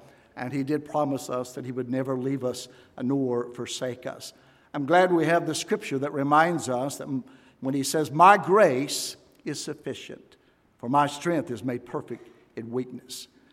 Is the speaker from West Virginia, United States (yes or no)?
yes; West Virginia, United States; And we are from West Virginia. I want you to know that.